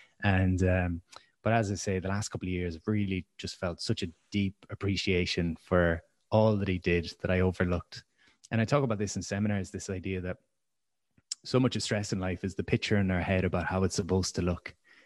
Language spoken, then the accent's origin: English; Limerick, Munster, Ireland; I grew up in Limerick and I was bullied as a kid.